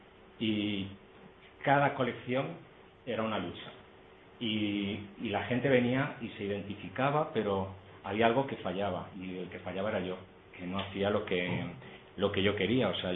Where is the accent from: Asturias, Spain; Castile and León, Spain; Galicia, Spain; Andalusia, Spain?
Galicia, Spain; como habéis visto, soy gallego.